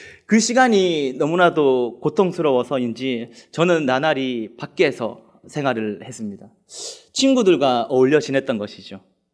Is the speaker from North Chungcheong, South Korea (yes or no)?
no; Pohang, North Gyeongsang, South Korea; 아버지와 저는 고향 땅인 포항에 있었습니다. 저는 포항 사람입니다. 포항에서 이게 나고 자랐기에 저는 포항에 있었고